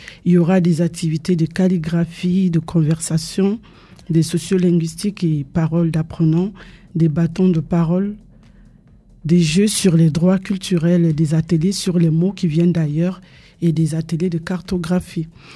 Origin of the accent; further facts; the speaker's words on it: Cameroon; first language Ewondo; French is a second language; en ma langue maternelle, l'Ewundu.